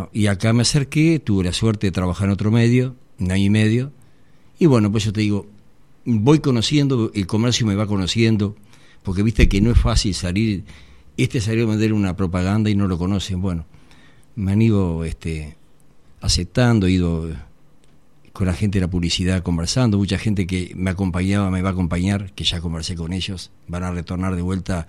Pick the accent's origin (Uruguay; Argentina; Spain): Uruguay; San Carlos, Maldonado; Yo soy de la Villa de San Carlos. Te explico por qué Villa.